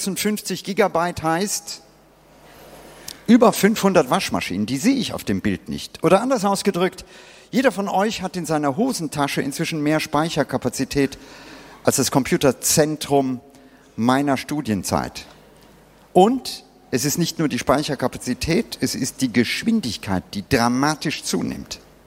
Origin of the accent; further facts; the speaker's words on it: Bangalore, Karnataka, India; Und ich bin selber als Kind in Indien aufgewachsen. Ja? Das Indien meiner Kindheit, Südindien, Bangalore, war dunkel.